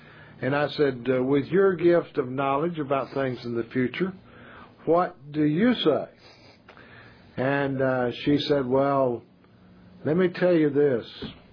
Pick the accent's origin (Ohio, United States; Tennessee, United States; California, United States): California, United States; Pasadena; Now, we have a lady down in my hometown here in Pasadena, where I live now anyway, and she has a palm out on the street there, and I pass it practically every day.